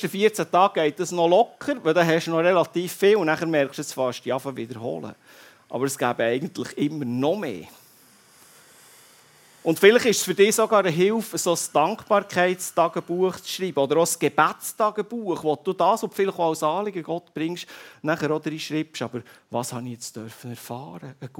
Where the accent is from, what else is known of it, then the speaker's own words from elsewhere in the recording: Switzerland; das sind wir Schweizer.